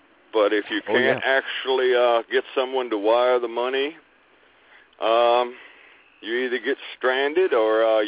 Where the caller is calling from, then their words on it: La Plata, Maryland, United States; La Plata, Maryland.